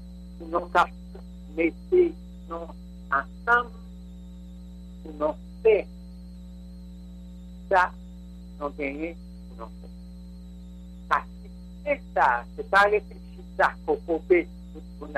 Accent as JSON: {"language": "French", "country": "Haiti", "said": "Mais si je suis haïtien, c'est pas un bagage qui est blessé"}